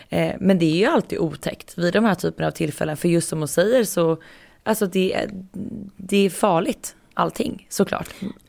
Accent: Västmanland County, Sweden; Men du har din dialekt och jag är uppvuxen i Västmanland. Så jag är ju liksom från gnällbältet.

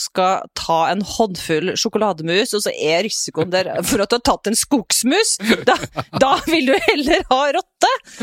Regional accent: Surnadal, Møre og Romsdal, Norway; Altså, jeg kommer jo da fra Surnadal, eller bor i Surnadal

